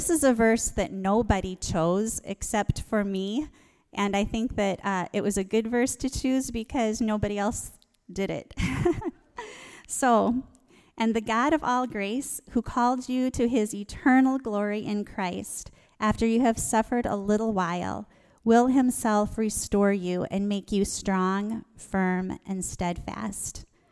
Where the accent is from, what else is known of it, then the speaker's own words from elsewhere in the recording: Canton, United States; I'm from Beersford, originally from Canton.